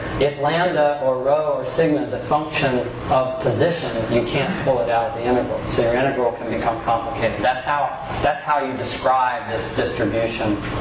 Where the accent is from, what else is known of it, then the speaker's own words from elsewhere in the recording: North Carolina, United States; I would say it goes south, but I'm from North Carolina, so that's not too cool.